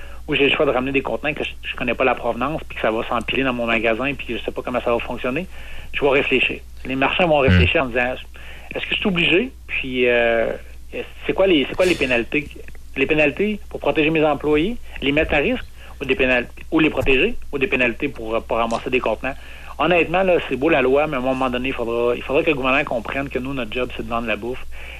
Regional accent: Quebec, Canada; Moi, je viens de la Gaspésie

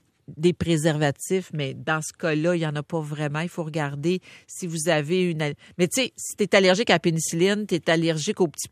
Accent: Beauharnois, Quebec, Canada; moi, je suis native de Beauharnois.

